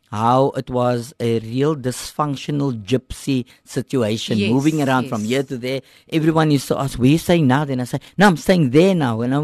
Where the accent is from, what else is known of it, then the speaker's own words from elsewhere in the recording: Cape Town, Western Cape, South Africa; I was born in Hanover Park. They lived in Hanover Park. My mother and myself, we lived in a one-bedroom separate entrance.